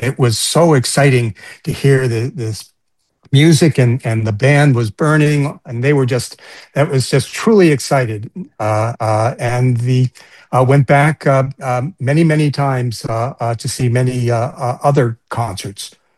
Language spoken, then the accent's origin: English; Boston, Massachusetts, United States; My influences growing up in the Boston area, we had a radio station, WBCN